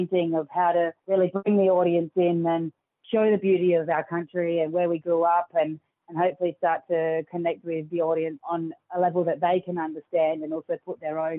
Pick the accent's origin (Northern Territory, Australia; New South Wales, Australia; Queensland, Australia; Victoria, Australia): Northern Territory, Australia; Darwin; But my dad grew up in Katherine and I grew up on Larrakia land here in Darwin, and that's where I live today.